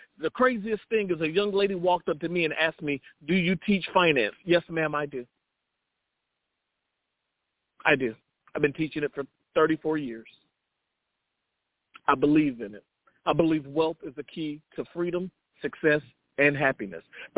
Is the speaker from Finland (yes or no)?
no; United States; I'm American through and through, whether your government recognizes that or not.